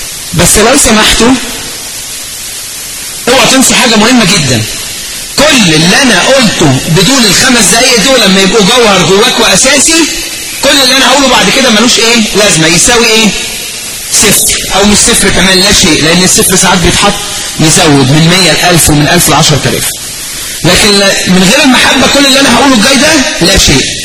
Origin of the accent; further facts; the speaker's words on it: Egypt; الأسماء، زي عندنا في مصر أهو بالظبط، بيقروا أسماء.